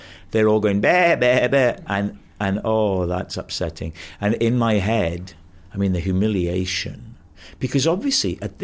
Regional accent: Wales, United Kingdom; I was doing these whimsical observations about being Welsh and growing up in Wales

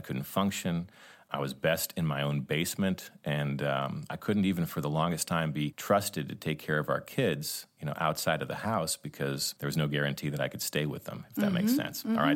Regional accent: United States; I'm a combat veteran. I'm a Top Gun instructor. I'm a busy guy. And I'm an American male, right?

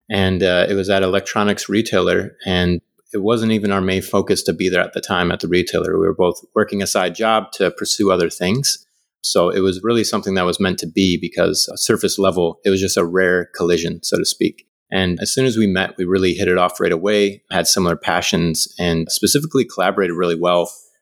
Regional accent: Michigan, United States; now in Colorado, United States; And I originally grew up just outside of Detroit and had an entrepreneurial spirit from a younger age

